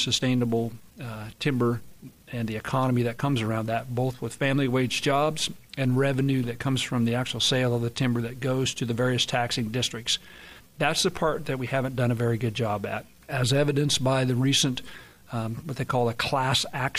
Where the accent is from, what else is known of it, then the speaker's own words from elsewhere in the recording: John Day, Oregon, United States; now in Tillamook, United States; my wife and I both grew up in Eastern Oregon. I grew up in John Day, and she grew up in La Grande. So we're kind of going back home.